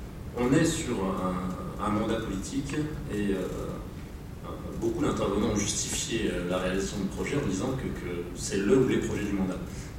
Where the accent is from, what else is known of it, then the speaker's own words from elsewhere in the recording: Saint-Étienne, Auvergne-Rhône-Alpes, France; en tant que Stéphanois d'origine, je considérerais toujours que Lyon est la banlieue de Saint-Étienne